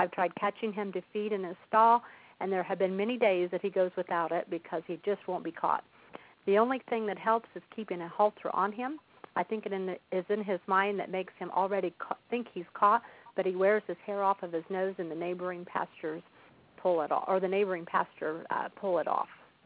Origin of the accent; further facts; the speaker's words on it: Shirley, Indiana, United States; I'm the host of the teleseminar tonight, and I'm from Shirley, Indiana.